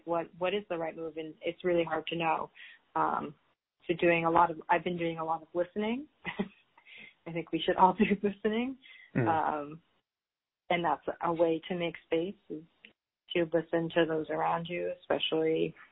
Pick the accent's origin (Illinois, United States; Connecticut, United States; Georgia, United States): Connecticut, United States; I'm originally from Connecticut, from a very white town